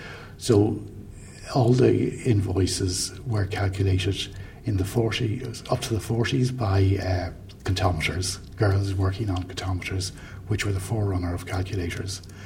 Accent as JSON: {"language": "English", "town": "Clontarf", "region": "Leinster", "country": "Ireland", "tie": "born or raised there", "said": "Well, I was born in Clontarf and grew up in Clontarf."}